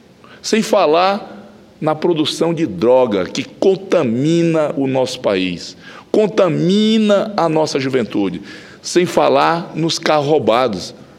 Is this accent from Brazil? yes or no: yes; Acre, Brazil; muitas pessoas lá no meu estado morrem à míngua, porque não têm condição. Como é que a pessoa vai sair e pagar uma passagem? Eu já cheguei a voar Rio Branco, Brasília, R$3.000.